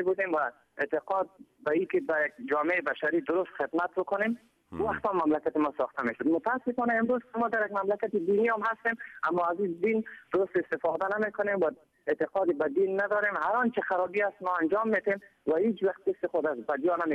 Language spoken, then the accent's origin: Persian; Afghanistan; born there; در افغانستان و دنیا آمدیم